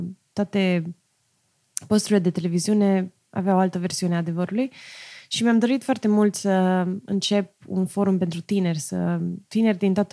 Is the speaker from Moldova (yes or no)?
no; Romania; eu, crescând în România, n-am nici mai vagă idee de baseball